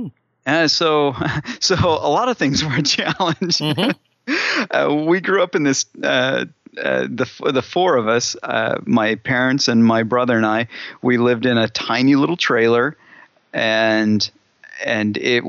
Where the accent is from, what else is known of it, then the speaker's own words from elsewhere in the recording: Elkville, Illinois, United States; also born or lived in Phoenix; I grew up in southern Illinois, in a really tiny town called Elkville